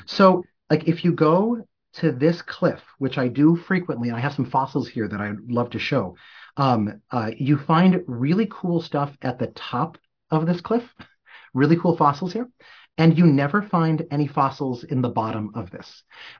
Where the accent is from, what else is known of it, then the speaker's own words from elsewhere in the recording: Milwaukee, Wisconsin, United States; Like I grew up in Milwaukee, which is, very blue territory